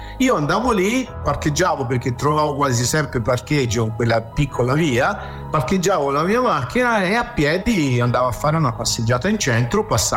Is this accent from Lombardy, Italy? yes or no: no; Viareggio, Tuscany, Italy; Sono nato a Viareggio, abitavo a Viareggio, un po' più in periferia